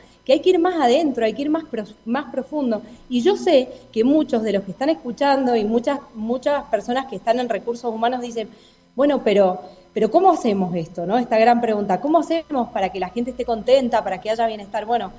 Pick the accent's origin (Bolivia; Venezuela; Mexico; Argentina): Argentina; moved away as an adult; also born or lived in Spain; Qué lindo estar haciendo esta entrevista desde acá, desde mi tierra de origen. Estoy muy recién llegada a Argentina, después de vivir muchos años en España.